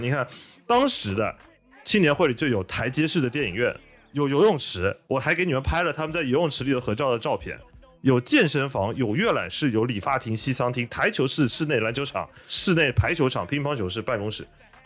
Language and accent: Chinese; Fuzhou, Fujian, China; 就是我的老家。